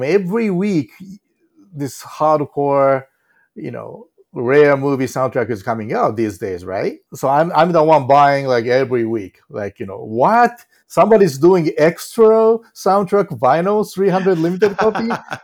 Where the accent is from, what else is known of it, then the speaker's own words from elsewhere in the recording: Osaka, Japan; And, if there's another chance, I really want to do this in my hometown, Osaka, too.